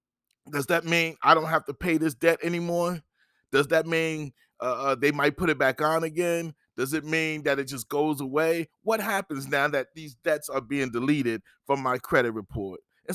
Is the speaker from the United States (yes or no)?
yes; New Jersey, United States; I know I'm from New Jersey